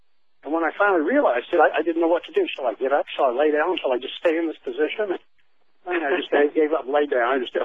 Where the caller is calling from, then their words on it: Missouri, United States; I'm calling from Missouri.